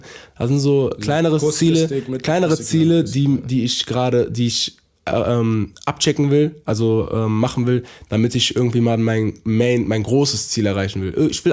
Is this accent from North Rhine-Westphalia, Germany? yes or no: yes; Düsseldorf, North Rhine-Westphalia, Germany; in Düsseldorf, so wo ich herkomme, Düsseldorf NRW